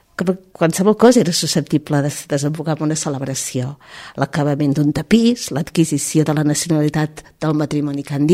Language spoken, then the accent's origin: Catalan; Olot, Catalonia, Spain; Els que som d'Olot són els dies de lluèrnia